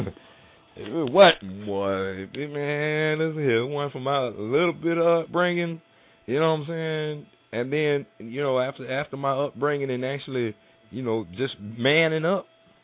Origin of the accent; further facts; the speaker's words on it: Southern United States, United States; I said, man, I'm from the South, brother. I'm from the South.